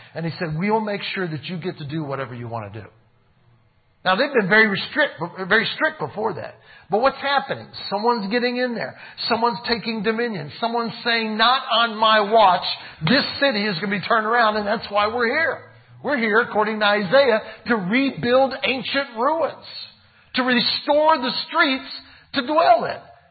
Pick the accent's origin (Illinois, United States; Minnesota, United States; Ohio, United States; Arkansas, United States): Ohio, United States; Cleveland; In fact, they're embarrassed to even say they're from Cleveland. We're from Cleveland.